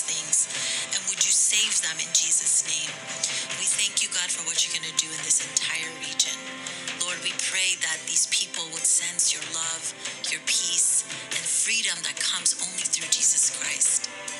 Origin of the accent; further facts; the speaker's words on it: Iran; I am from Iran. I used to be a Muslim, now I am a follower of Jesus Christ.